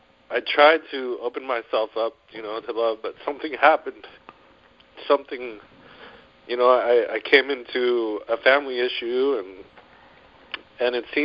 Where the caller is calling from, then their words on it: San Diego, California, United States; I'm calling from the good sunny city of San Diego.